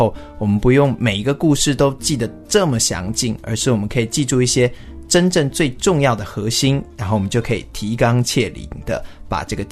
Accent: Taiwan; also born or lived in United States; 其实呢我最小的时候是在美国长大的，但是呢后来大概4岁左右就回到台湾来，那就接受台湾的教育。

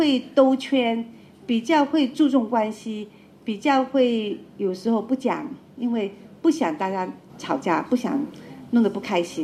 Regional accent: Yunnan, China; 好，大家好，我们是来自云南的

